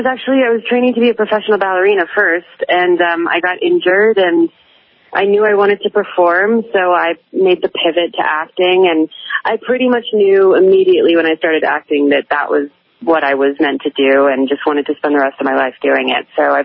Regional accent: Washington, United States; now in Montana, United States; I grew up in Washington State, so I loved, you know, the outdoors and nature, but I had never been to Montana.

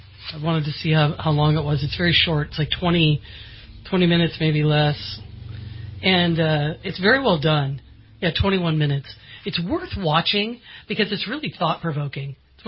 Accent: East, United States; now in California, United States; And, growing up in the East and going to Salem and studying the Salem witch trials, because, every kid in the East studies Salem witch trials, and kids out here study California missions.

